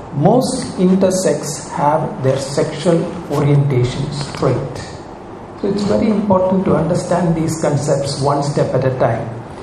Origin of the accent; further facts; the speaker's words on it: Uganda; born there; a culture where I was born in Uganda in Africa.